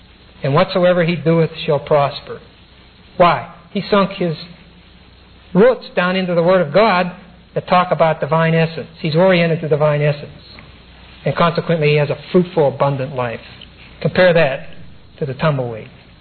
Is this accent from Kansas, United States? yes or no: no; Pittsburgh, Pennsylvania, United States; at the Carnegie Institute of Technology in Pittsburgh, which was my hometown.